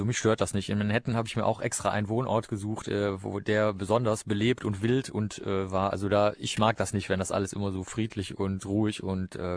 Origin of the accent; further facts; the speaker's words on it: Bavaria, Germany; born there; now in Cologne, Germany; Ja, ich bin in Bayern geboren